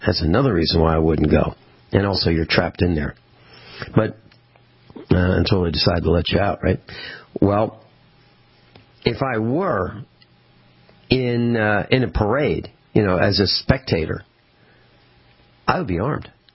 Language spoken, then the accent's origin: English; Missouri, United States; I'm hailing from Missouri. I live on a farm in Missouri.